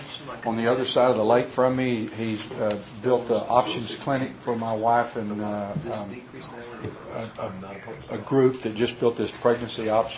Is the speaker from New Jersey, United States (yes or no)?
no; Texas, United States; I'm from Texas, where it takes no brains to do a foundation.